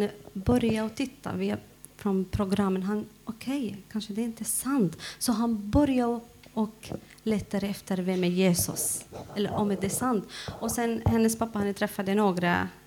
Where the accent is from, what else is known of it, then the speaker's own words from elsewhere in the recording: Syria; Swedish is a second language; Jag är från Syrien, så det är olika dialekt.